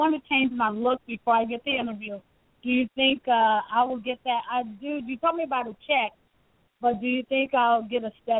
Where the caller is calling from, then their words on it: Chicago, Illinois, United States; Illinois. I mean, Chicago.